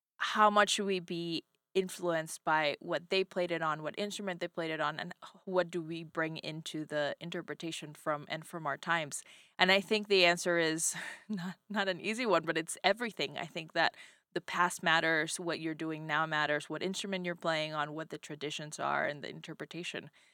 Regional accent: Venezuela; And it's a special piece because I'm from Venezuela. It's where I grew up. My whole family's from there.

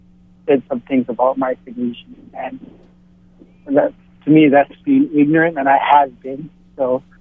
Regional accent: Philippines; But being also Filipino, I was prejudiced against also.

